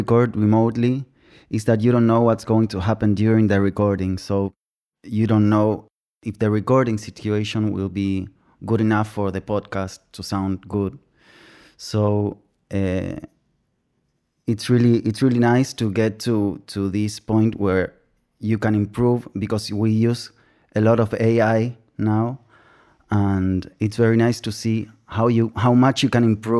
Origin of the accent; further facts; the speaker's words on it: Buenos Aires, Argentina; English is a second language; I'm from Buenos Aires, Argentina.